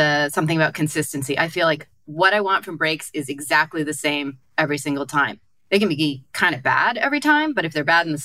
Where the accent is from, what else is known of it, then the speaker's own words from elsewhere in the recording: California, United States; And I'm from California. I don't understand rain.